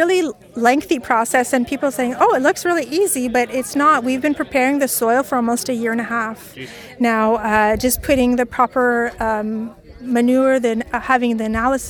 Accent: Aylmer, Quebec, Canada; said, okay, it's time to come back home because I'm from Aylmer.

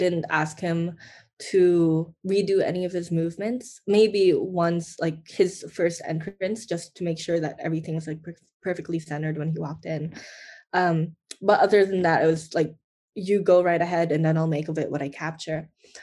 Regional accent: Philippines; now in Canada; the shame that I felt growing up in the Philippines and feeling like as I immigrated in my transition to Canadian culture

